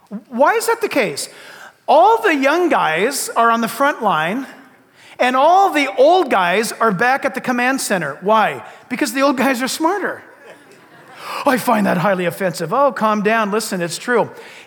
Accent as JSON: {"language": "English", "country": "United States", "said": "Now look, as an American, and what I love about being an American is all of us, where are you from? I mean, my descendants came from the Azore Islands."}